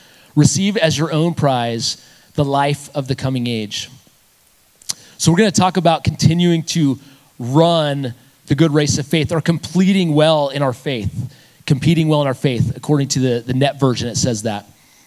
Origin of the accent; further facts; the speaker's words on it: Aztec, New Mexico, United States; So growing up in Aztec, New Mexico, all my life, again, I grew up in the same place, same house. Parents are still there.